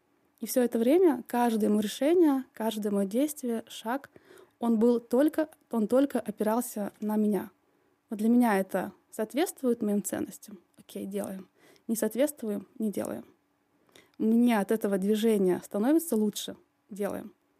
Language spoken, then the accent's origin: Russian; Syktyvkar, Komi Republic, Russia; Я из Сыктывкара, да, город, который маленький. Угу. Город, где, в принципе, многие друг друга знают.